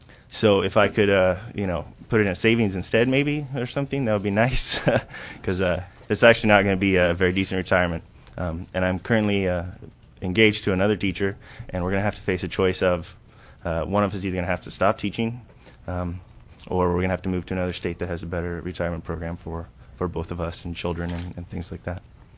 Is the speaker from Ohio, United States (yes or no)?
no; Ketchikan, Alaska, United States; also born or lived in Anchorage; I grew up in Ketchikan, then I moved to Anchorage and actually graduated from Diamond, and then went away, and I came back after teaching English in South America for about a year.